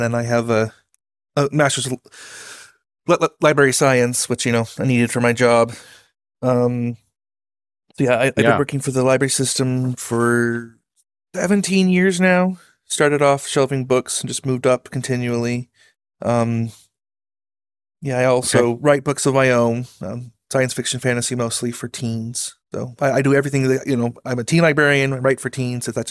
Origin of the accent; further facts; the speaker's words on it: Utah, United States; I'm just, you know, born and raised in Utah.